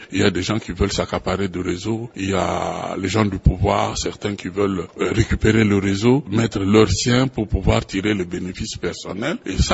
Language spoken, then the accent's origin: French; DR Congo